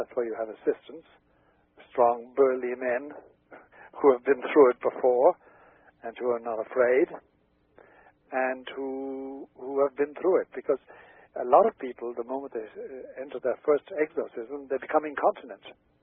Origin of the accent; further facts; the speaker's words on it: Ireland; moved away as an adult; also born or lived in Rome, Italy; I was born in Ireland, and I was educated there until I was 18, and then I was sent abroad